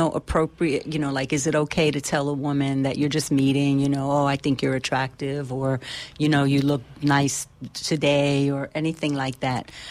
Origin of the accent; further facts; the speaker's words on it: New York, United States; And, you know, I've told you in my past, growing up in the South Bronx, construction guys or just regular guys, almost on a daily basis would have something to say to little me as I was going about my day.